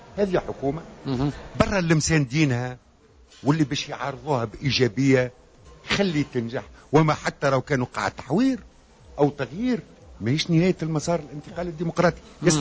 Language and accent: Arabic; Gafsa, Gafsa Governorate, Tunisia; هو ذكر قفصة وانا خطرني من قفصة